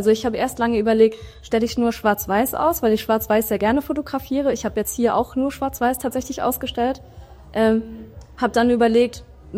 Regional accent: Homburg, Saarland, Germany; ich bin 25 Jahre alt und ich komme aus Homburg, ist ungefähr eine halbe Stunde hier von Saarbrücken.

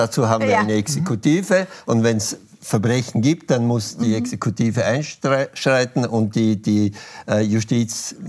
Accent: Vorarlberg, Austria; In meiner Jugend war es in Vorarlberg so

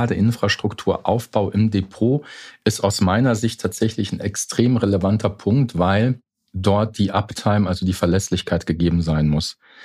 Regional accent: Saarland, Germany; Ich komme ja aus dem Saarland.

